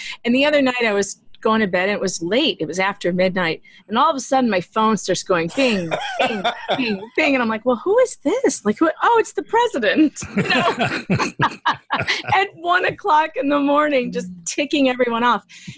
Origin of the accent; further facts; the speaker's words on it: Chicago, Illinois, United States; I'm from Chicago. Not everybody in Chicago is an idiot. Like, outside of Chicago, Will County is totally red.